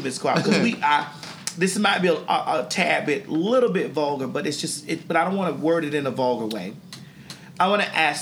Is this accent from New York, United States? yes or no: no; Miami, Florida, United States; from Miami, and we just got that thing.